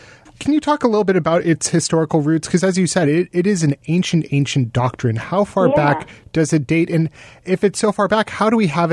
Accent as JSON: {"language": "English", "town": "Seattle", "region": "Washington", "country": "United States", "said": "And so I'm also from Seattle, and I'm a Roosevelt High School grad."}